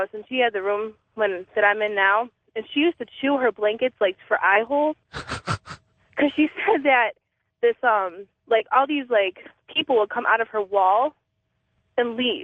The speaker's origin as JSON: {"language": "English", "town": "Cleveland", "region": "Ohio", "country": "United States", "said": "I'm from Cleveland."}